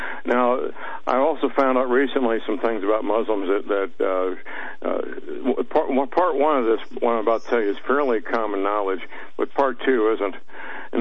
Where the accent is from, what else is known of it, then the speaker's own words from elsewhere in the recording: St. Louis, Missouri, United States; I live in my hometown, St. Louis, and that's where Boeing is, and you can't live in St. Louis and not know people associated with Boeing aircraft.